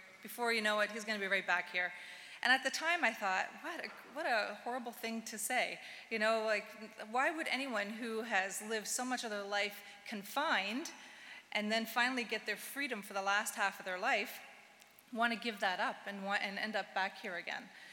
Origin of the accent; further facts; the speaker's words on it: Nova Scotia, Canada; also born or lived in New Brunswick; So I come from Nova Scotia originally. I went to school in New Brunswick.